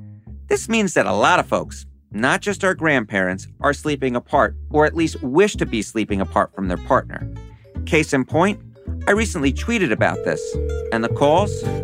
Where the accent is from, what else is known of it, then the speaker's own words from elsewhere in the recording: New York, United States; you know, I'm from New York, so, you know, everything goes.